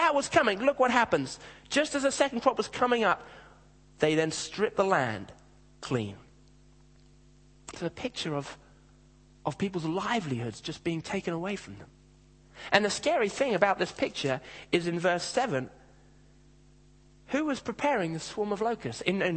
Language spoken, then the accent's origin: English; Kenya; moved away; Now, I grew up in Kenya, in Africa.